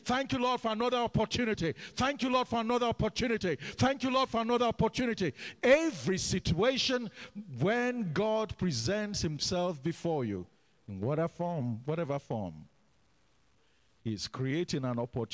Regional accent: Nigeria; now in Canada; even though I am more Canadian now than Nigerian, where I came from is Nigeria.

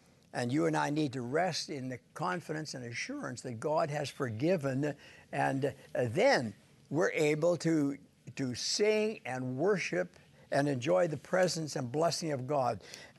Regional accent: Saskatchewan, Canada; moved away as an adult; I happen to have lived in Saskatchewan as a youngster for first 18 years of my life. My hometown holds shares the record for the hottest temperature, 113 degrees.

